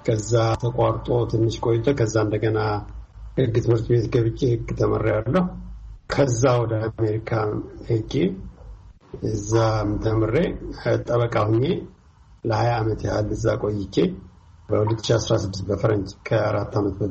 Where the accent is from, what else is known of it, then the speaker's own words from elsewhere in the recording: Mekelle, Tigray, Ethiopia; መቀሌ ተወልጄ ነው ያደርኩት። የመቀሌ ልጅ ነኝ። መቀሌ ደግሞ ትግራይ ውስጥ ነው የሚገኘው። ወላጆቼ ሁለቱም አባቴና እናቴ ትግርኛ ነው የሚያወሩት። ስለዚህ እኔ የትግራይ ልጅ ነኝ። ቤተሰቦችም የትግራይ ልጆች ነበሩ።